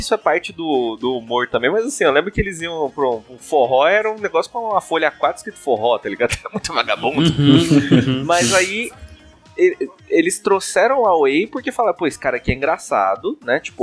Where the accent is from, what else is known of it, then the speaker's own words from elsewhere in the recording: São Paulo, Brazil; sou de São Paulo, cara.